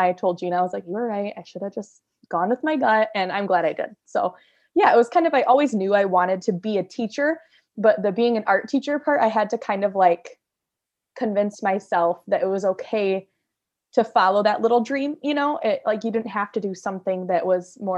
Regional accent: Hope, United States; So I am from Hope. It's a little township right outside of Sanford. I went to high school, like you said, at Meridian with you.

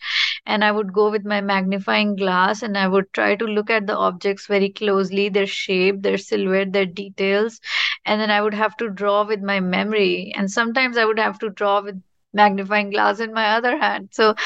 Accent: New Delhi, Delhi, India; I was born and raised originally in New Delhi, India.

